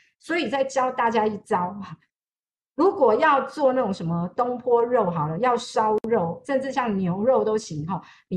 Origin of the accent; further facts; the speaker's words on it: Taiwan; 我们台湾这边有一家饮料公司